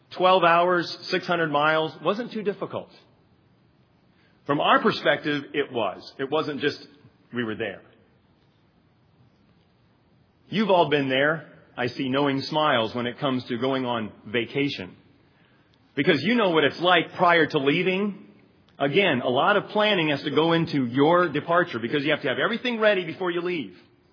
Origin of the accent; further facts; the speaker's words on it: Taiwan; now in United States; Of course, I grew up in Taiwan